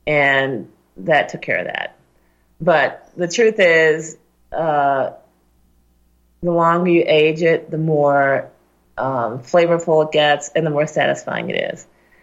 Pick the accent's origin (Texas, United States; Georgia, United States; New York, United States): New York, United States; Syracuse; I'm from Syracuse, New York, and the main street is called Salinas Street, which is Salt Street. And they used to mine salt there.